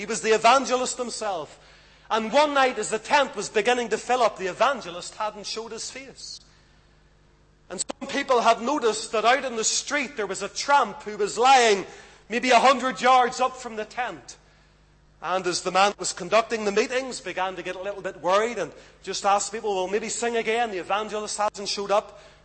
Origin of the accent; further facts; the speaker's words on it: Lisburn, Northern Ireland, United Kingdom; When I was growing up in Lisburn, there was a town or a church just outside of the town, out in the country a little bit.